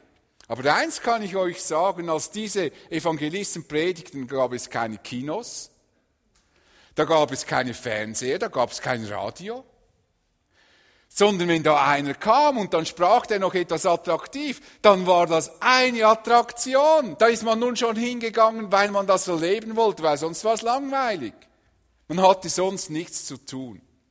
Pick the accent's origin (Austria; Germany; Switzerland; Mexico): Switzerland; Als Schweizer lieben wir unsere möglichst eigenen vier Wände